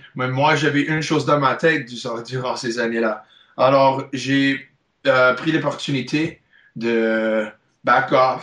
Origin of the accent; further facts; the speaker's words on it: Montreal, Quebec, Canada; je suis Montréalais. C'est une partie de ma culture. Et je suis tellement une partie de cette culture ici au Québec aussi.